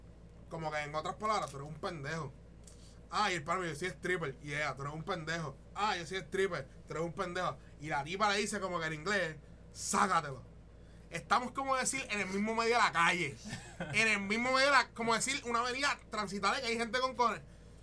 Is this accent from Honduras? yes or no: no; Puerto Rico; éramos como 5 puertorriqueños, salimos de janguear de una barra